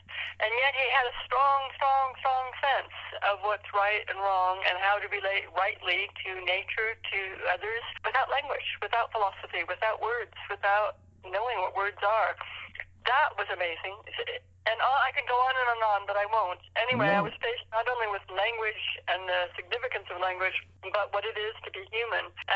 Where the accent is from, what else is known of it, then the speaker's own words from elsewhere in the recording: Wyoming, United States; born there; I was born in Wyoming, although I guess I did. where they don't talk much in Wyoming